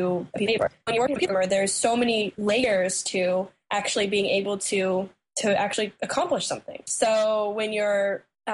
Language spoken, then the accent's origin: English; Idaho, United States; moved away as an adult; now in New York City, United States; I'm from Idaho. I moved to New York City about 5 years ago